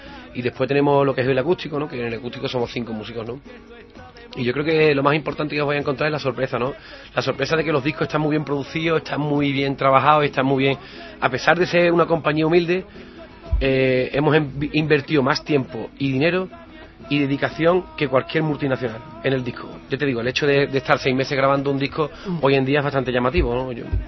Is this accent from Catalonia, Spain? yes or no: no; El Viso del Alcor, Andalusia, Spain; la del Viso, que es mi pueblo, es la semana siguiente.